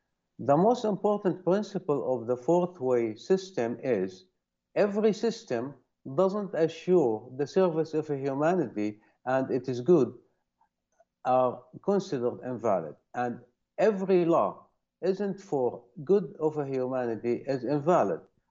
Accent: Windsor, Ontario, Canada; I am from Windsor, Ontario, Canada.

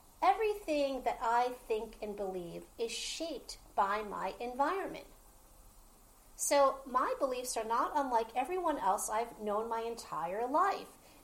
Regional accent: New York, United States; I grew up in New York. I'm an East Coaster. I'm in a blue state.

